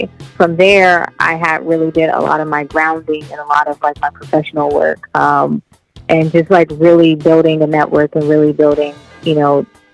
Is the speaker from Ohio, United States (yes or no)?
yes; Youngstown, Ohio, United States; now in Atlanta, United States; I'm actually in the Atlanta and bi-coastal to L.A.